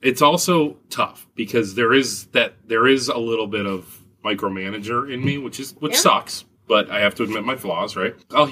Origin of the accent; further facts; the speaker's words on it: Conneaut, Ohio, United States; now in Rochester, United States; So I moved here in 2007. I'm from a little town, Conneaut, Ohio. So about 3 hours from here. Not too far, just across the border in Ohio.